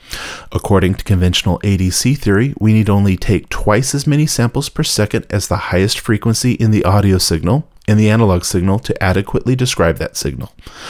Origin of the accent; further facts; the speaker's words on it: East Bay, California, United States